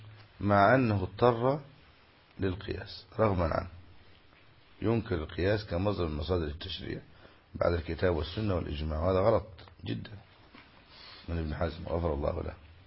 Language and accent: Arabic; Egypt; عندنا في مصر